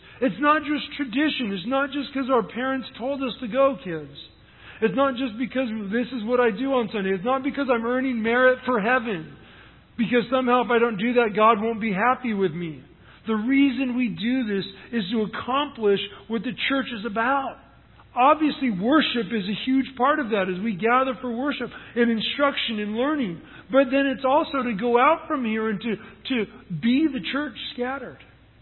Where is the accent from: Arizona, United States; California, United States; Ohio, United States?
California, United States; San Luis Obispo; he pastors today at my hometown church in San Luis Obispo.